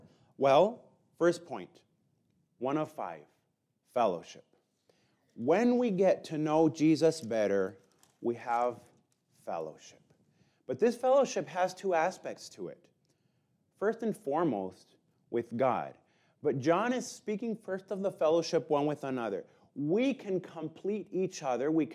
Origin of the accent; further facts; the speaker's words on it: Mexico; I was born and raised in Mexico